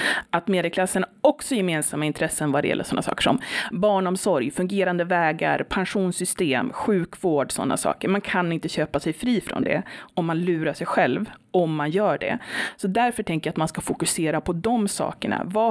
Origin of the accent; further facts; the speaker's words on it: Umeå, Västerbotten County, Sweden; Alltså jag kommer från ett radhusområde i Umeå, och jag har som tänkt bara, jag är klassisk svensk medelklass.